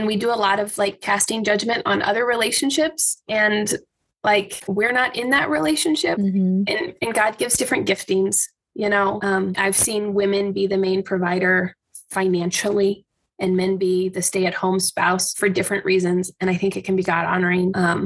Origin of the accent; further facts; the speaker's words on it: Midwest, United States; a combination of the fact that I grew up in the Midwest